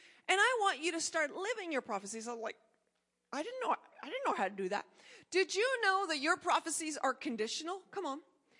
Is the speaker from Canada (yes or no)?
yes; Canada; but I'm a Canadian, so I can't vote anyways.